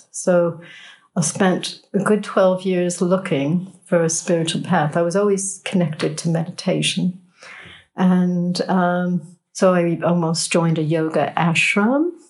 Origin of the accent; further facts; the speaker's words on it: New York City, New York, United States; I grew up in and around New York City.